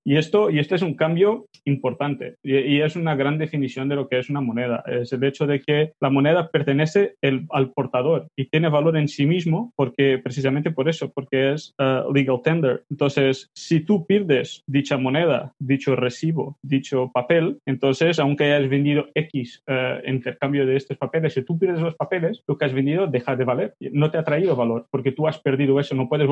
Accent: Portugal; Spanish is a second language; yo soy portugués y entonces alguna palabra puede salir un poco rara en español, pero no os sorprendáis.

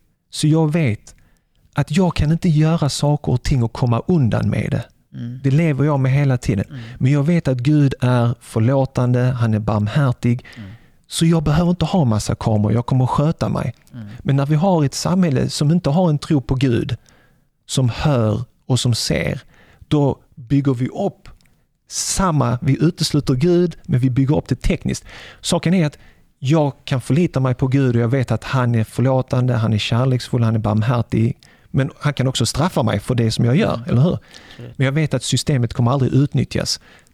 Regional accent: Sweden; Som svensk, född och uppväxt här med Sveriges Television 1 och 2, SVT Play

